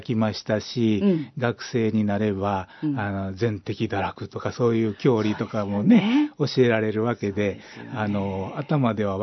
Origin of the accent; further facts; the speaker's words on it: Kobe, Hyogo, Japan; 私はもう神戸で生まれまして、神戸で育ちました。